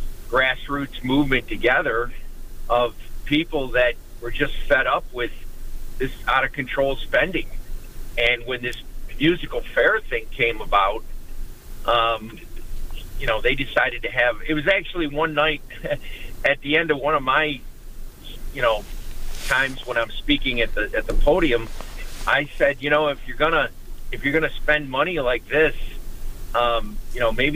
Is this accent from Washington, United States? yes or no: no; Snyder, New York, United States; in certain parts of the town, specifically Snyder and Eggertsville, and that's where I grew up. I grew up in Snyder